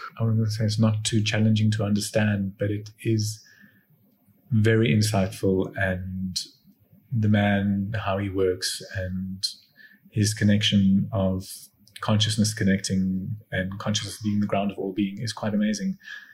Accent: South Africa; born there; So I was born in South Africa, Italian family

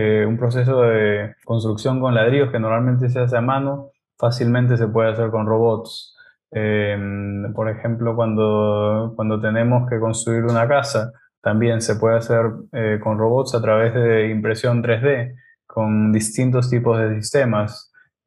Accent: Lima, Peru; now in Finland; Yo soy de Lima, de Perú, pero como mencioné, soy basado en Finlandia.

